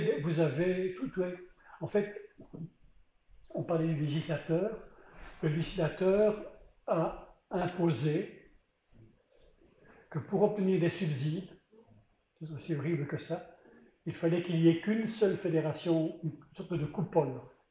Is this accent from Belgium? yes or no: yes; Belgium; puisque je suis belge